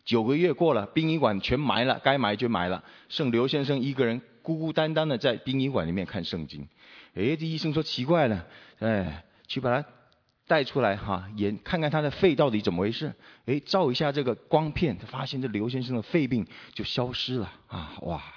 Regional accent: Taiwan; 那我小时候在台湾是不是一个很乐观，也是一个算很自卑，而且不是一个快乐的小孩啊

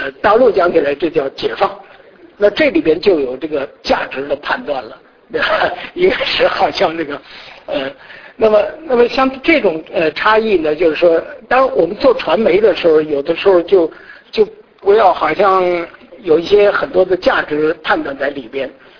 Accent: Beijing, China; 我是北京过来的

